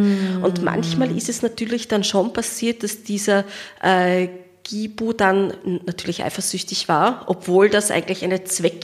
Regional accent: Vienna, Austria; wenn ich es jetzt als Wiener Ausdruck jetzt sage

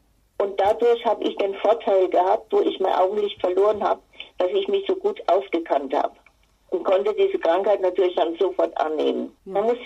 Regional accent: Bad Tölz, Bavaria, Germany; born there; also born or lived in Upper Palatinate; now in Frankfurt, Germany; Ich bin in Bad Tölz geboren, komme also aus Oberbayern, habe aber sehr lange in der Oberpfalz gewohnt und bin vor 15 Jahren nach Frankfurt am Main gezogen

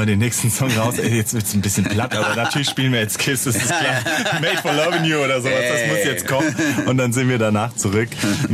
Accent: Wiesbaden, Hesse, Germany

